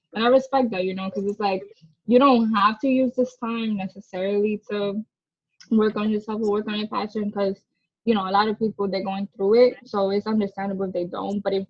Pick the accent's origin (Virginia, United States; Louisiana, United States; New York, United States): New York, United States; Bronx; obviously we don't come from the same borough, because you're from Brooklyn, I'm from the Bronx, but we come from the hood